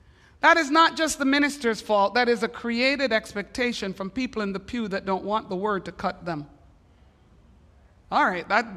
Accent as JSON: {"language": "English", "country": "Jamaica", "said": "Please don't slap me. I am Jamaican. It's reflex."}